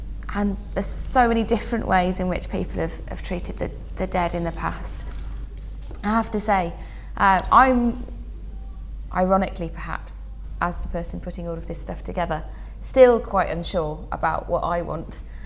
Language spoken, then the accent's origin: English; England, United Kingdom; now in Yorkshire, United Kingdom; Oh, well, I'm not from Yorkshire originally, I'm from the Midlands originally, but I have to say I've lived in Yorkshire for about 10 years now